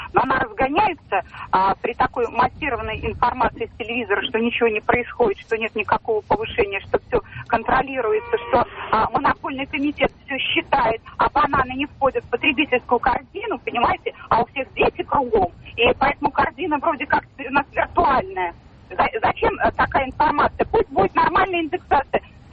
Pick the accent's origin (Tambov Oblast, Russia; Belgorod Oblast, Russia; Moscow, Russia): Moscow, Russia; Я из Москвы.